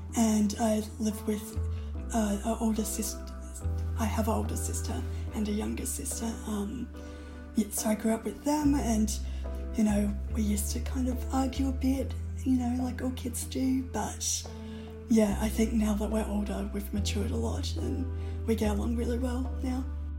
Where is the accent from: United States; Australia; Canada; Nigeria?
Australia; Melbourne, Victoria; I grew up in Melbourne, in eastern suburbs, so yeah, in a pretty boring small sort of suburb, which was mostly filled with families and elderly people.